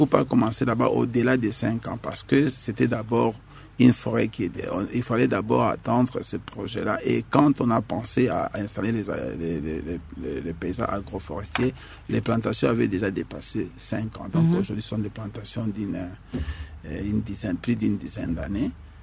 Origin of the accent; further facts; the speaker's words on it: Kinshasa, DR Congo; Nous avons des coordinateurs de districts ici chez nous, à Kinshasa, nous en avons quatre.